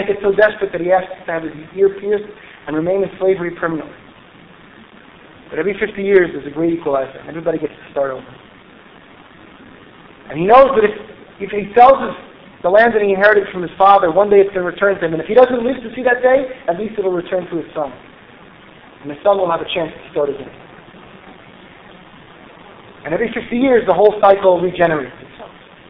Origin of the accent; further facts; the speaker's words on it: United States; I grew up in America, and that was seen as the great, you know, the greatest thing in the world.